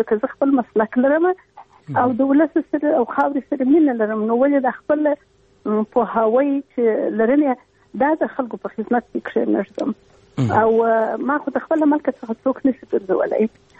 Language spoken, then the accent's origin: Pashto; Kandahar, Afghanistan; زه یو افغان یم او بیا د کندهار اوسیدونکی یم. په یو حساب چون وینه مې پښتنه ده،